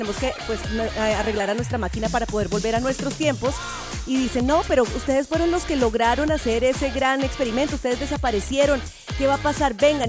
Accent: Colombia; yo como colombiana, yo crecí escuchando las voces mexicanas.

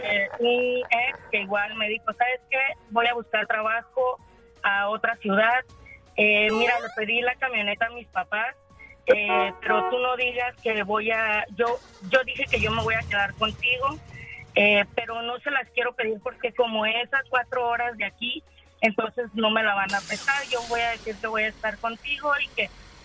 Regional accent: Tabasco, Mexico; Y regreso a Tabasco. Yo soy de Tabasco.

